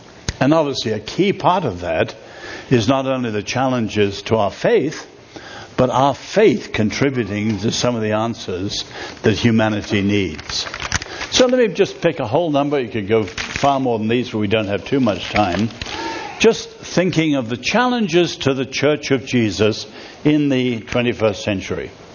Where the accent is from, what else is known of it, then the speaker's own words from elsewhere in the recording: England, United Kingdom; I'm from England. And we have a saying in England that the coldest place in the world is an English country house in the summer.